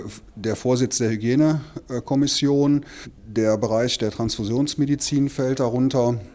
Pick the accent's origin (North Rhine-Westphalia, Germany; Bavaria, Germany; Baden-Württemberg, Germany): North Rhine-Westphalia, Germany; Aachen; now in Haltern, Germany; Ich bin 53 Jahre alt, in Aachen geboren, doch zur Schule gegangen, habe dort studiert und habe dann 12 Jahre lang am Universitätsklinikum in Aachen gearbeitet. Bin dann über einen kleinen Zwischenstopp in Düsseldorf hier 2002 nach Haltern gekommen.